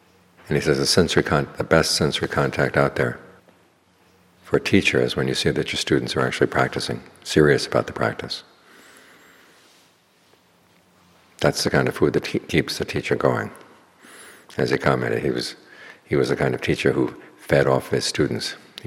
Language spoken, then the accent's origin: English; United States; I had the same problem, especially being an American going over to Thailand.